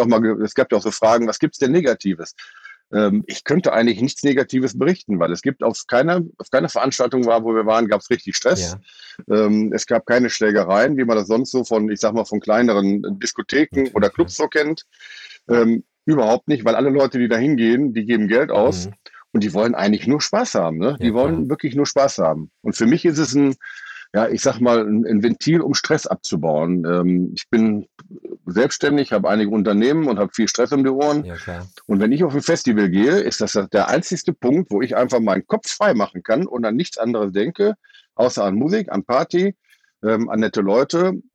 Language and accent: German; Lower Saxony, Germany; Wir kommen aus dem Landkreis Osnabrück